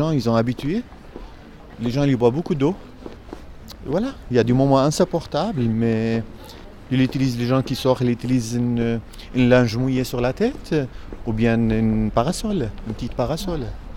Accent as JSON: {"language": "French", "country": "Iraq", "tie": "born or raised there", "second_language": "French", "lives_now": "France", "said": "En fait, chez moi, en Irak, la ville où j'ai né, c'était une ville de 1 500 000 habitants."}